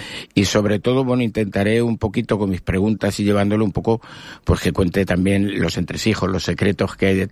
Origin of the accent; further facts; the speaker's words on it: Albacete, Castilla-La Mancha, Spain; now in Madrid, Spain; somos los dos de Albacete, es un poco más mayor que yo, pero vamos, cuando yo llegué a Madrid